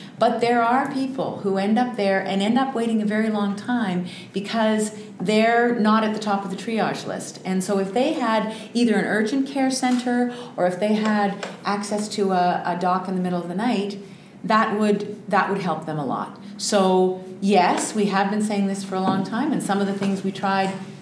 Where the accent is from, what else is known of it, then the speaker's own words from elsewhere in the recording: Ontario, Canada; as an Ontarian and as a Canadian